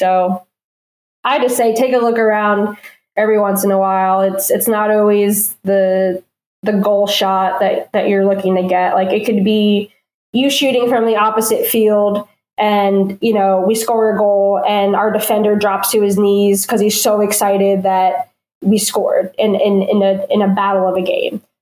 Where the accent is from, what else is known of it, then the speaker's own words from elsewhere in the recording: New Jersey, United States; I'm from New Jersey, so I accepted a job with Orlando City and Orlando Pride.